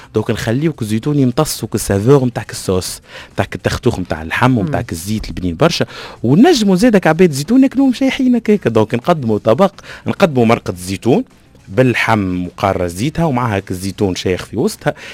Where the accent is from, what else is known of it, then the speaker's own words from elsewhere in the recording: Tunisia; لانه نحن نوعيه الزعفران اللي عندنا في تونس مش قويه برشا